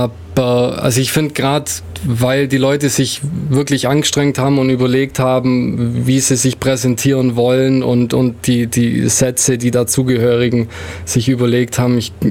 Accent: Ulm, Baden-Württemberg, Germany; ich wohne zwar nicht in Ulm, aber Ulm ist meine Heimatstadt.

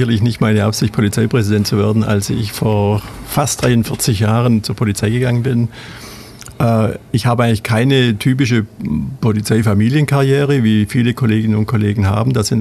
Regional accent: Bavaria, Germany; Also ich komme wirklich aus dem Land, vom Land, aus dem Allgäu und bin auch mitten auf dem Land aufgewachsen, also nicht mal im Dorf, sondern tatsächlich direkt neben einem Bauernhof.

